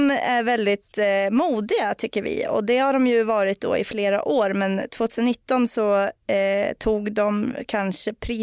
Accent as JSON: {"language": "Swedish", "town": "Eskilstuna", "region": "Södermanland", "country": "Sweden", "said": "Nej, jag tror inte. Jag är ju från Eskilstuna då."}